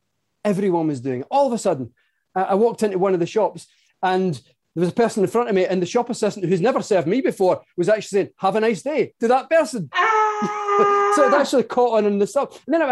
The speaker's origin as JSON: {"language": "English", "region": "Scotland", "country": "United Kingdom", "said": "I'm Scottish. I live in Scotland. I'm back in Scotland now. But I was living just outside London in a little town."}